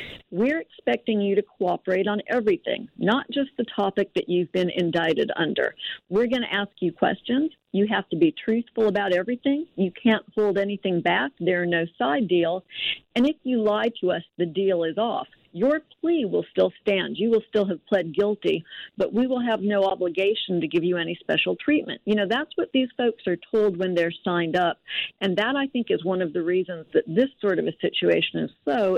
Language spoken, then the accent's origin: English; Alabama, United States; I'm actually from North Alabama.